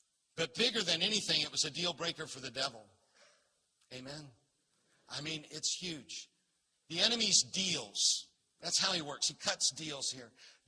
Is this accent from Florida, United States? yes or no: yes; Florida, United States; I'm from Florida. I go outside.